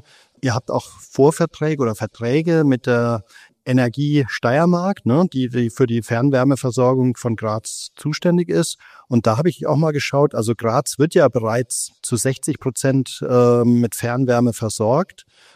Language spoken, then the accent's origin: German; Bavaria, Germany; ich komme aus Mainfranken, da gibt es Muschelkalk und auch jede Menge Steinbrüche